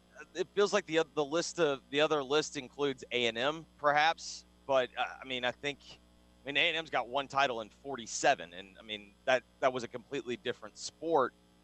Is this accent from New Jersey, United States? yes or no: no; Memphis, Tennessee, United States; I mean, you know, heck, I'm from Memphis.